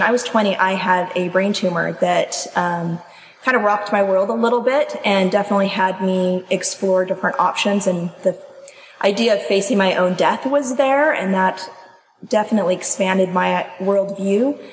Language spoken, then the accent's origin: English; Utah, United States; I grew up in Utah, so everyone I knew, I had only a couple of friends that were not LDS.